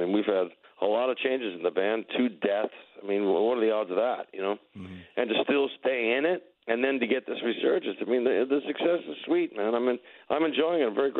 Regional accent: North Hollywood, California, United States; And, like, we're from North Hollywood, dude.

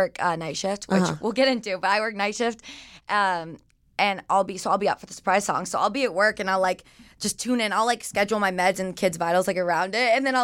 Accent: Georgia, United States; Okay, so I grew up in Georgia. Mm-hmm. I always like tell people like Atlanta, but it's like 20, 30 minutes north of Atlanta.

